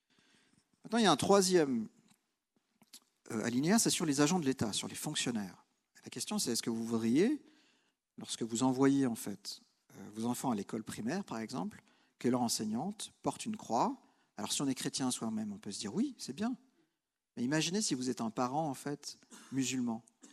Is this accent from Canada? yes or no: no; Geneva, Switzerland; Moi, j'ai grandi à Genève